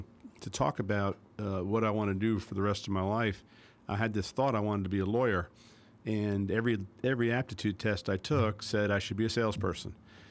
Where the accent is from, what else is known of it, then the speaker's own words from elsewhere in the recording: Paramus, New Jersey, United States; also born or lived in New York City; I was born in New York City and lived there for 5 years. And then we moved to Paramus, New Jersey, which is a suburb of New York City, and grew up there.